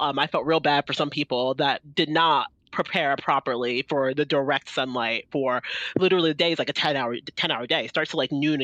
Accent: Baltimore, Maryland, United States; And so I grew up in Baltimore, right? Baltimore is what's referred to as like a B market when it comes to touring.

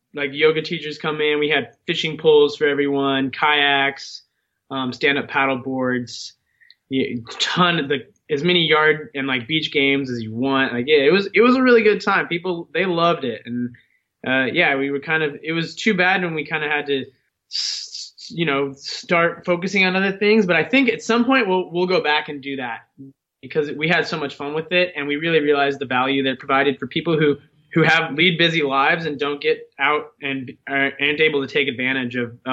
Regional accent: Seattle, Washington, United States; I'm from Seattle.

